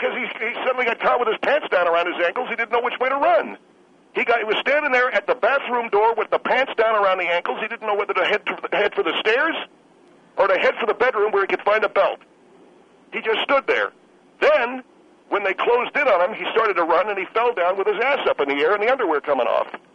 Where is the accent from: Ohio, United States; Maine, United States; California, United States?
California, United States; Beverly Hills; and excuse me for saying this, I come from Beverly Hills.